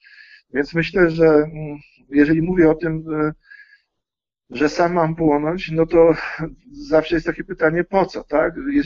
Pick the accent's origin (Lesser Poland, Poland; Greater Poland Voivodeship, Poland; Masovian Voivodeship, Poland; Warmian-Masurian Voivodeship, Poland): Greater Poland Voivodeship, Poland; Wielkopolaninem. Mhm. Dla mnie praca od podstaw jest taka kluczowa.